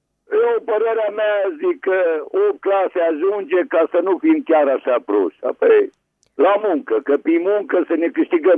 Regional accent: Târgu Mureș, Mureș County, Romania; Sunt de la Târgu Mureș

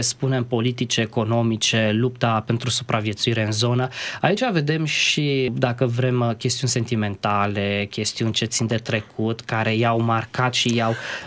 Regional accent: Romania; și noi ca români, păi pe cine avem la inimă cel mai mult?

